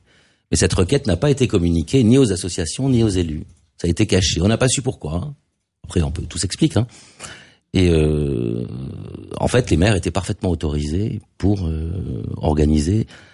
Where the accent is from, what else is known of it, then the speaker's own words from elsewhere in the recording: Nice, Provence-Alpes-Côte d'Azur, France; born there; also born or lived in Paris; Oui, moi, je suis né à Nice.